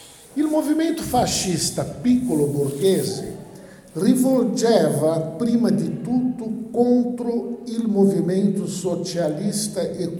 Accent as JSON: {"language": "Italian", "country": "Brazil", "second_language": "Italian", "said": "Combinazione che è una novità nella storia politica di Brasile, di mio paese."}